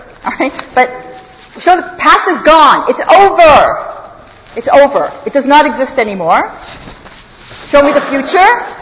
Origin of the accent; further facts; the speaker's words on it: Toronto, Ontario, Canada; I grew up in Toronto